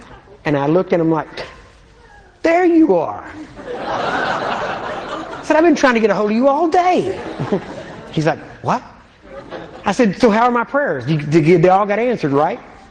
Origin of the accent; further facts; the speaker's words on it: Texas, United States; accent: Texan; my native tongue is Texan. All right? Yeshua doesn't even hardly come out right. Okay? We're a little closer to the Greek because we're so close to Mexico.